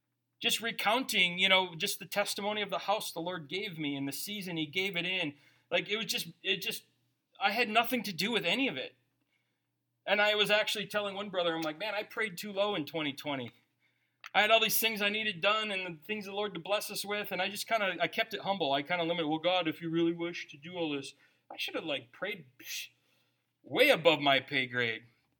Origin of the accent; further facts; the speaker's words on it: United States; Oh, I'm an American. We do none of that.